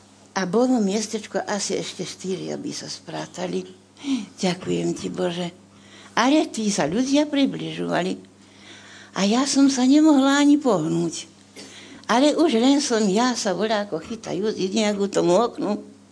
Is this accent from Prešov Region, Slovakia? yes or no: no; Martin, Žilina Region, Slovakia; Ja som z Martina